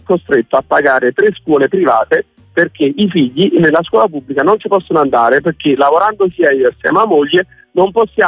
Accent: Naples, Campania, Italy; Io sono napoletano.

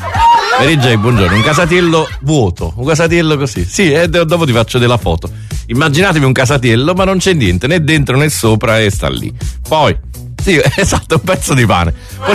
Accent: Naples, Campania, Italy; E io da napoletano non mi trovo.

